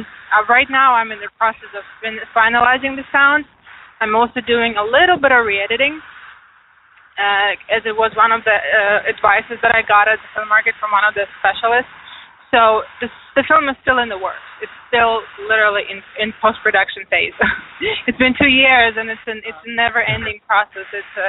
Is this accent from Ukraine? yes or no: yes; Ukraine; Yes, I am from Ukraine.